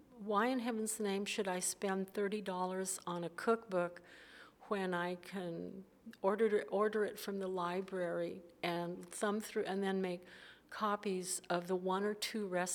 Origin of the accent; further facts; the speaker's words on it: Portland, Oregon, United States; the growing up in Portland, the library is part of growing up in Portland